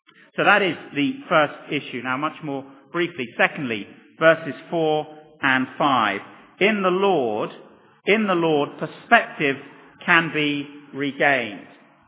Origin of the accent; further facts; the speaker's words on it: United Kingdom; And particularly if we're British, you see, we just like to shut the door on those things and pretend they're not there.